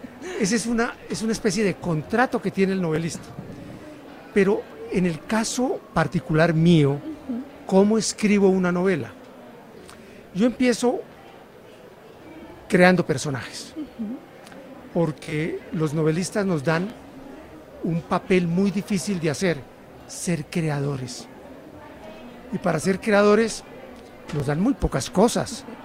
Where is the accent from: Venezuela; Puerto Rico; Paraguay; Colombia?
Colombia; moved away; Otra vez aquí en mi tierra, Colombia. Llevamos 2 semanas. Yo vivo en el exilio desde hace más de 20 años.